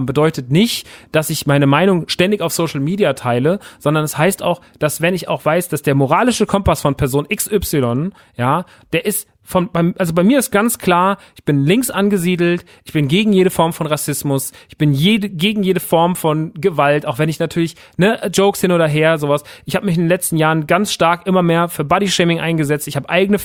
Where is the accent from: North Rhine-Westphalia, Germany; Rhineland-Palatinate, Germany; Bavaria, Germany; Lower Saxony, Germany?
Bavaria, Germany; Aschaffenburg; wäre in Aschaffenburg gewesen, in meiner Heimat